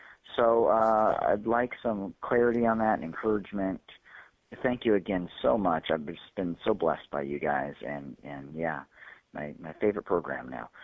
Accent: Bellingham, Washington, United States; I'm from Bellingham, Washington, and I just discovered you on CSN

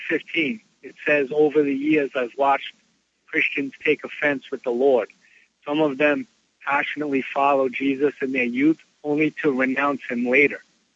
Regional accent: Staten Island, New York, United States; Now, I'm from Staten Island, New York, and most of the people out here are Catholic.

